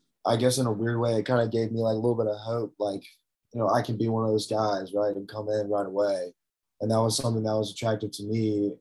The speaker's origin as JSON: {"language": "English", "town": "Greensboro", "region": "North Carolina", "country": "United States", "said": "So I'm from Greensboro. So I played against him a couple times."}